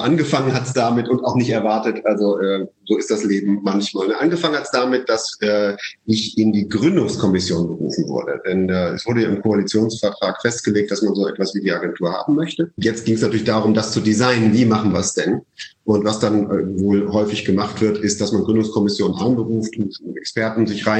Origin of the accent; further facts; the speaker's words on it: Leipzig, Saxony, Germany; born there; ich bin in Unternehmerfamilien groß geworden. Ich bin zwar in Leipzig geboren